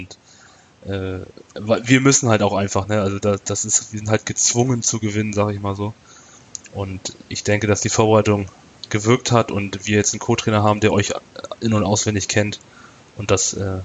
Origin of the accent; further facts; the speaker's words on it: Lübeck, Schleswig-Holstein, Germany; ich komme aus Lübeck selber, hier in Lübeck haben wir mit dem VfB Lübeck auch einen Verein